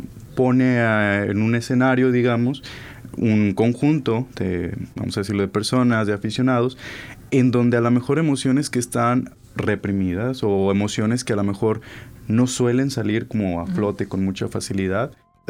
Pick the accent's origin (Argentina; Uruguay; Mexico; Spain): Mexico; Monterrey, Nuevo León; yo soy regio, yo nací aquí.